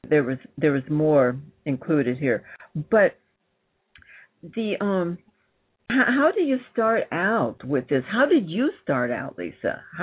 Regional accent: Northern United States, United States; you know, I'm from the North and I love the South.

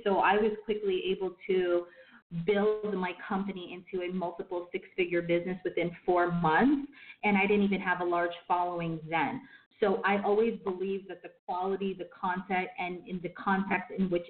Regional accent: New York City, New York, United States; I'm originally from New York City

